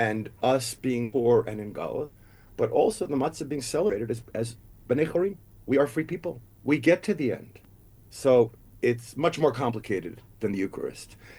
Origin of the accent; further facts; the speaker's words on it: Long Island, New York, United States; I remember growing up in Long Island